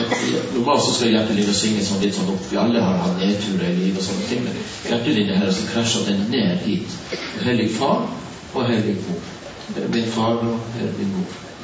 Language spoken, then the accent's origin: Norwegian; Iceland; now in Norway; Jeg er så fra Island.